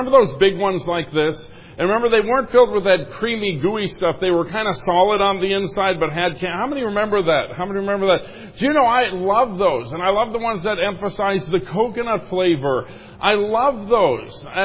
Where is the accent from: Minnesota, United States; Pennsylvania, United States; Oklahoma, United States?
Minnesota, United States; I grew up in Minnesota and most of the time during Easter there was snow on the ground.